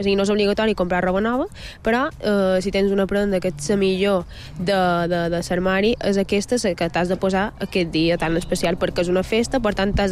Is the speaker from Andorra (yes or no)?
no; Morocco; perquè jo, per exemple, soc del Marroc i no duc cap taxita ni res, saps?